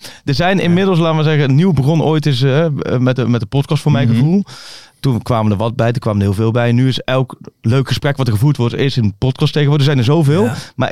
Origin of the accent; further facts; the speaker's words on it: Duiven, Gelderland, Netherlands; ik ben opgegroeid in Duiven tussen Arnhem en Doetinchem. Dat is een beetje dorp op de rand van Vitesse de Graafschap.